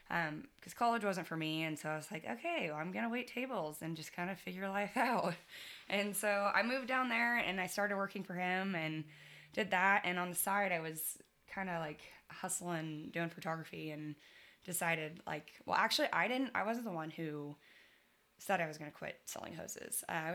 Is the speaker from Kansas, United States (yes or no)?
yes; Andale, Kansas, United States; now in Tulsa, United States; Well, I'm from Andale, Kansas. I grew up there. It's about 30 minutes outside of Wichita, west of Wichita. And I moved to Tulsa almost 10 years ago, which is crazy.